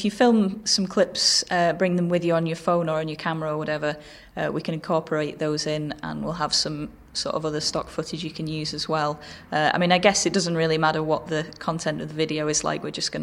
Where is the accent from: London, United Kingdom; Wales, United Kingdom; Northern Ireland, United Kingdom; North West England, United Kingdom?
North West England, United Kingdom; Manchester; I'm a student from Manchester.